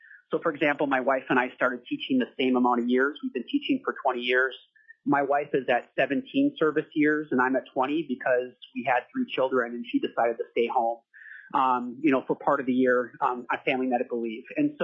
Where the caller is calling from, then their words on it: Chugiak, Alaska, United States; I'm calling from Chugiak, Alaska.